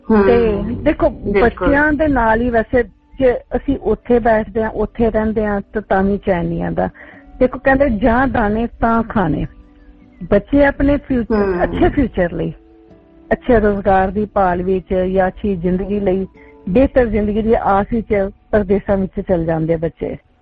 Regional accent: Jalandhar, Punjab, India; also born or lived in Amritsar; ਮੈਂ ਜਲੰਧਰ ਤੋਂ ਹਾਂ ਵੈਸੇ ਮੈਂ ਅੰਮ੍ਰਿਤਸਰ ਨੂੰ ਬਿਲੋਂਗ ਕਰਦੀ ਹਾਂ ਮੇਰਾ ਹੋਮ ਟਾਊਨ ਅੰਮ੍ਰਿਤਸਰ ਹੈ ਬਟ ਜਲਦੀ ਫਾਦਰ ਦੀ ਟ੍ਰਾਂਸਫਰ ਹੋ ਗਈ ਜਲੰਧਰ ਅਸੀਂ ਸ਼ਿਫਟ ਕਰ ਗਏ

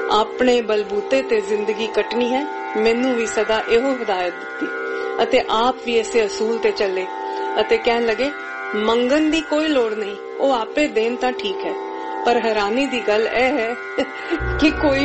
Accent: Mumbai, Maharashtra, India; ਮੇਰਾ ਜਨਮ 13 April 1949 ਨੂੰ ਬੰਬਈ ਵਿਚ ਹੋਇਆ। ਅਸੀਂ ਸਾਰੇ ਵੱਡੀ ਮਾਸੀ ਮਹਿੰਦਰ ਦੇ ਨਾਲ ਅੰਧੇਰੀ ਬੰਬਈ ਹੀ ਰਹਿੰਦੇ ਸਾਂ, ਜਿੱਥੇ ਬਹੁਤ ਵੱਡੀ ਕੋਠੀ ਸੀ, ਵਿਚਕਾਰ ਖੂਹ ਸੀ ਅਤੇ ਪਿੱਛੇ ਸਮੁੰਦਰ।

